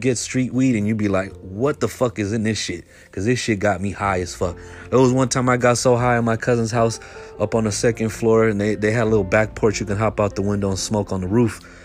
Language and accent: English; San Francisco, California, United States; I'm from Frisco, though.